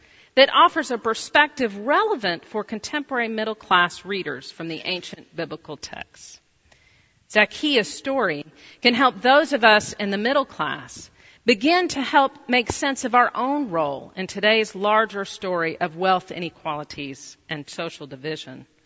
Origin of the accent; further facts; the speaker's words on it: Louisville, Kentucky, United States; Grommire was a Presbyterian and an entrepreneur in Louisville, my hometown.